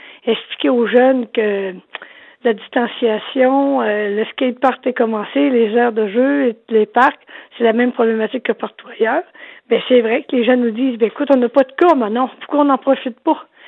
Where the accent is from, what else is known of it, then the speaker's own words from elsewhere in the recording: Matane, Quebec, Canada; born there; now in Chibougamau, Canada; Non, moi, je suis née à Matane, mais ça fait quand même 30 ans que je suis à Chibougamau.